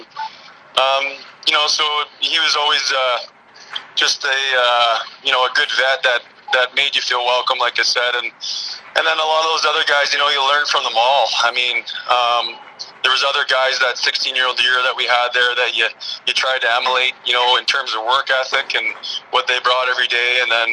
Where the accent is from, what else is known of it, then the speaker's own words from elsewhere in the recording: Calgary, Alberta, Canada; I was obviously lucky to have been given the chance to do that with my hometown team in Calgary when we moved out when I was 14 years old.